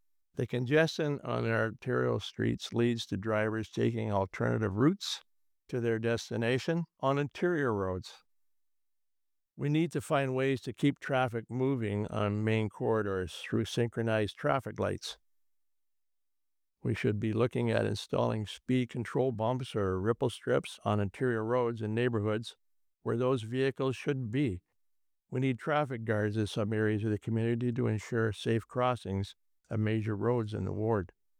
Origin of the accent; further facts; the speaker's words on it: Hamilton, Ontario, Canada; I grew up in Hamilton's East End in a wartime house.